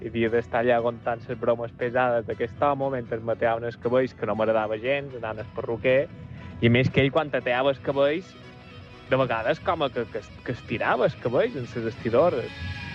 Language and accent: Catalan; Palma, Balearic Islands, Spain; sóc de Palma, i jo me'n record perfectament del meu perruquer de quan era petit.